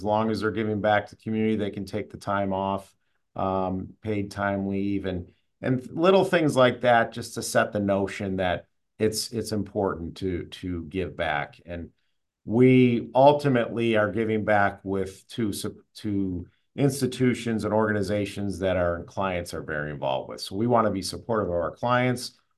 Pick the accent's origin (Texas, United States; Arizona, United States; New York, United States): New York, United States; Rochester; I was born and raised in Rochester, so the community's been very good to me and my family. I'm the youngest of seven, so our family has deep roots in this community